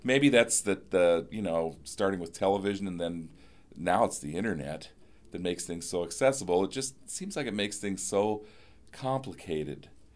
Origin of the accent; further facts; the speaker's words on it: Dubuque, Iowa, United States; I was born back in 1955, so I lived in the 60s, but I was born and raised in Dubuque, Iowa, which is in eastern Iowa, and they always said that everything hit Dubuque 10 years later.